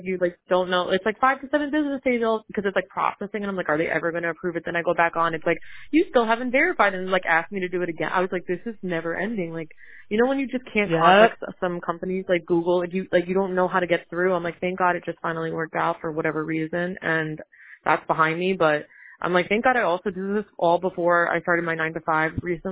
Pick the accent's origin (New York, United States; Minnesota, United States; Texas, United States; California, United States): New York, United States; Long Island; because I'm from Long Island, so I'm not from upstate New York.